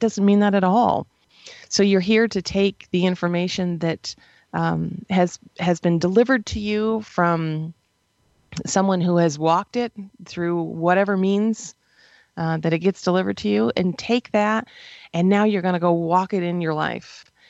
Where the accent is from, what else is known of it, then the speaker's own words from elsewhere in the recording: New York, United States; We're all from New York State. So we grew up having, by and large, you know, very white Christmases.